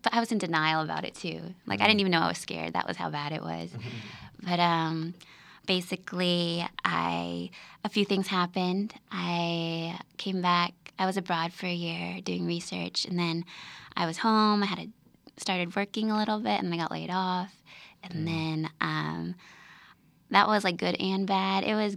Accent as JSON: {"language": "English", "region": "Midwest", "country": "United States", "tie": "born there", "said": "I'm Asian American. Okay. I'm Taiwanese. Taiwan. Mm-hmm. Got my Taiwan pride. Taiwanese American. So I was born here. My parents moved here and 1980, I guess. So both of my brother, I have an older brother. We're both born here. I was actually born in the Midwest"}